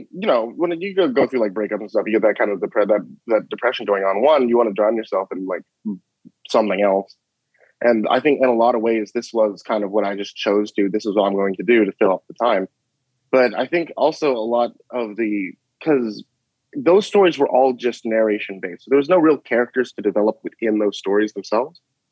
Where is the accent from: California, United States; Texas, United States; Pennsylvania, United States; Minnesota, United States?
Texas, United States; I'm from Texas as well.